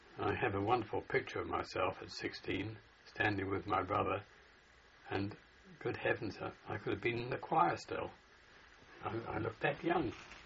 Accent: Chichester, South East England, United Kingdom; born there; I was born in Chittister on the 10th of May, 1922.

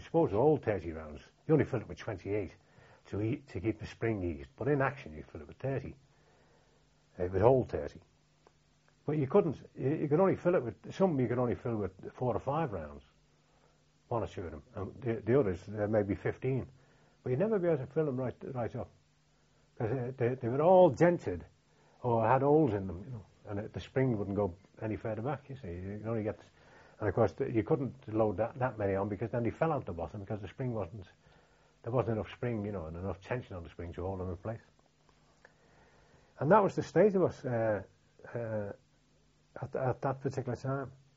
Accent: Liverpool, North West England, United Kingdom; because I came from Liverpool.

